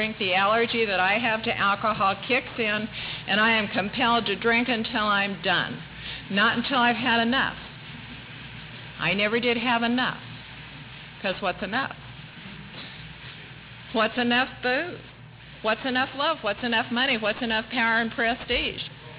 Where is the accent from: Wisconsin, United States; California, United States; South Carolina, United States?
California, United States; Long Beach; and I grew up in Long Beach, and my mother still flies a Confederate flag on the kitchen door.